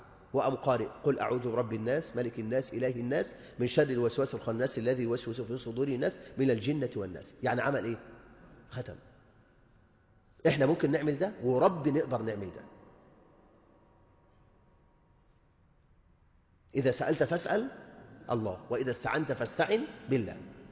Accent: Egypt; اللهم احفظ بلدنا مصر وسائر بلاد المسلمين

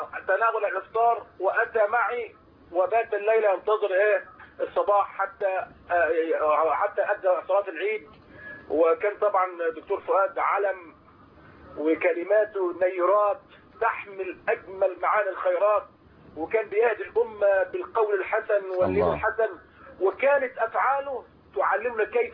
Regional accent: Mansoura, Dakahlia, Egypt; أنا المنصورة، مشرف عام الجمعية الشرعية بالدقهلية.

